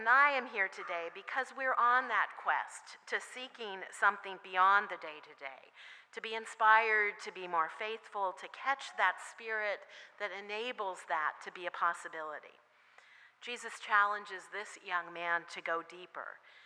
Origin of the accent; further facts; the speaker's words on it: Washington, United States; I grew up with that in Washington State